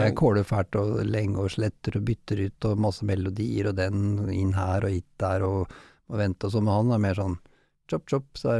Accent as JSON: {"language": "Norwegian", "town": "Halden", "region": "Østfold", "country": "Norway", "lives_now": "Oslo, Norway", "said": "da jeg kom fra Halden, og så flyttet jeg til Oslo, begynte å jobbe mer"}